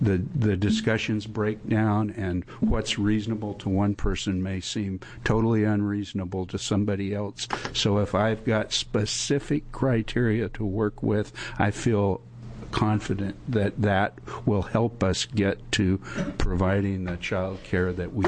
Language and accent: English; Portland, Oregon, United States; I'm an attorney from Portland.